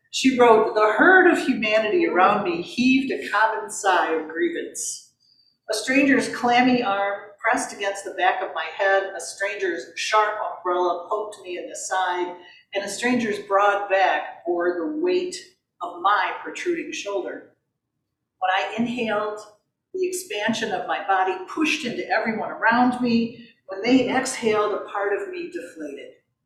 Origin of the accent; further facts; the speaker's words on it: Michigan, United States; I grew up in Michigan.